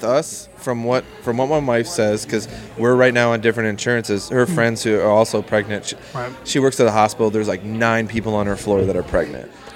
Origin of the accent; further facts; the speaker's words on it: Portland, Oregon, United States; So I grew up in Portland.